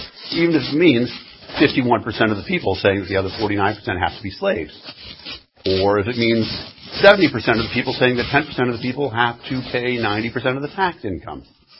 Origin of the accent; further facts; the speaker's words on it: Boston, Massachusetts, United States; So when I moved here from Boston, I thought, you know, Boston is a great place filled with all this amazing history.